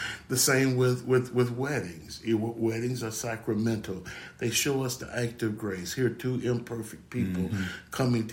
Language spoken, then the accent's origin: English; Florida, United States; And we were raised in Florida